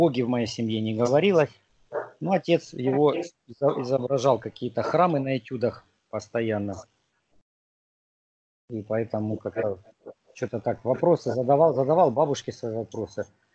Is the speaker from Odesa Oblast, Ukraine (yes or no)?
no; Horlivka, Donetsk Oblast, Ukraine; родители сейчас остаются там в Горловке. Родился в Донецке, а школу заканчивал. Это было все в Горловке. В 2000-м безвыездно уже как бы в Донецке проживаю с новой семьей.